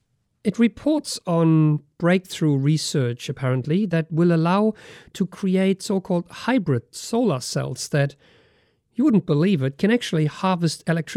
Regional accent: Germany; my home country, Germany

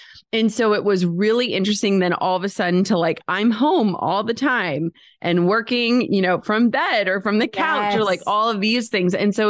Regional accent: Midwest, United States; we're from the Midwest. My parents worked the same jobs for decades.

